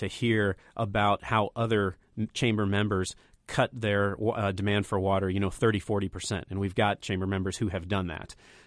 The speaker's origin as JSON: {"language": "English", "region": "Illinois", "country": "United States", "tie": "born or raised there", "said": "In Indiana, I grew up in Illinois. My wife grew up in the Bay Area. Mm-hmm. We love it here. Mm-hmm. This is our home now."}